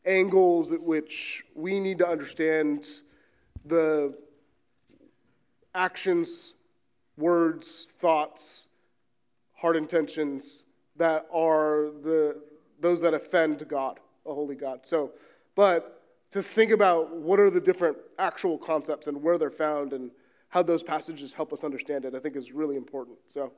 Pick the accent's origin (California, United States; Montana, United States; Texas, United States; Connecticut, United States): California, United States; San Francisco; We're both from San Francisco, and we have 4 little ones.